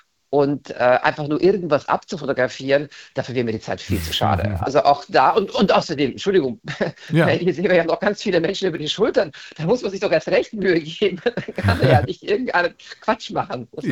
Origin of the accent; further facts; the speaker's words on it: Transylvania, Romania; now in Germany; Bilder aus meiner Heimat, aus Transsilvanien, wo ich auf der Straße meist einen Hintergrund aufgebaut habe